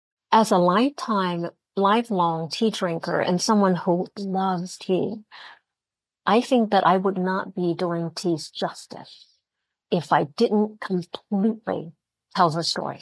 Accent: China; born or raised there; English is a second language

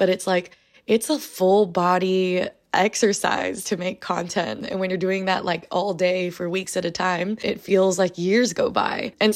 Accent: United States; coming to terms with the fact that I'm Asian American

